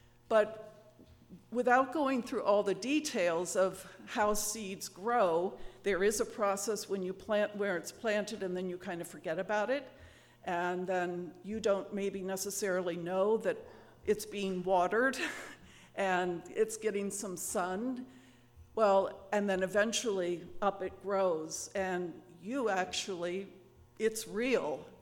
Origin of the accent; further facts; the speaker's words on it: New York City, New York, United States; And I said, well, actually, we're from New York City.